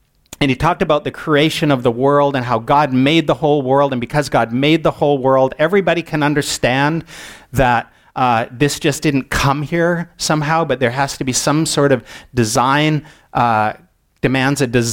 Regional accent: Port Alberni, British Columbia, Canada; I grew up on Vancouver Island on the far west coast of Canada in a small town called Port Alberni on the far west coast. Next stop west is Japan. And I grew up in a small Baptist church

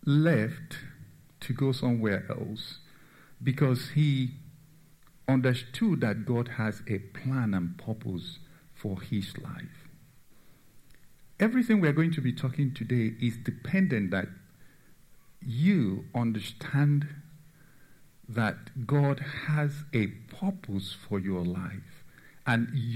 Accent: Nigeria; In the village I grew up in Nigeria, we have a tiny lamp.

